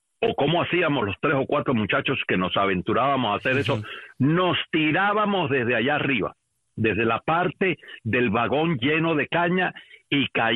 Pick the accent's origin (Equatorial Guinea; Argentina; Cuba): Cuba; Gaspar, Ciego de Ávila; Esa fue mi vida en Cuba. No se me pueden olvidar las cosas que de niño hacíamos en Gaspar.